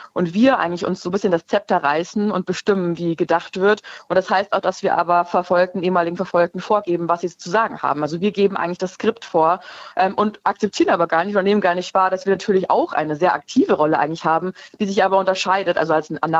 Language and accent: German; Bavaria, Germany; Also ich komme aus Bayern ursprünglich